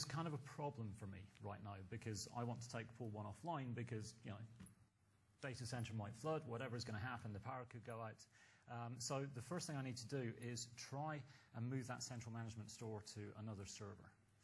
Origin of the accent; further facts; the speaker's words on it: Scotland, United Kingdom; As a Scotsman, I am hoping that we eventually get our own top-level domain of .mac